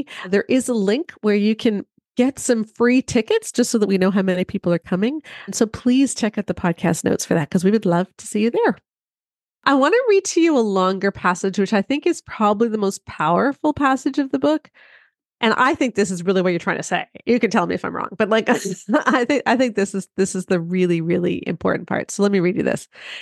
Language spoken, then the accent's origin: English; Belleville, Ontario, Canada; on March 23rd in Belleville, Ontario, in my hometown, we are going to have a big post-COVID party.